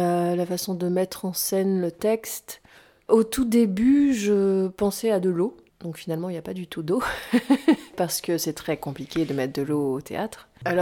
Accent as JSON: {"language": "French", "region": "Réunion", "country": "France", "tie": "born or raised there", "said": "Donc j'ai grandi à La Réunion, j'y ai passé une bonne trentaine d'années"}